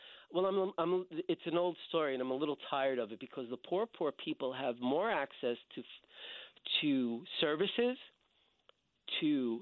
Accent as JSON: {"language": "English", "town": "New York City", "region": "New York", "country": "United States", "said": "And I'm from New York, and it's pathetic what has happened to that city"}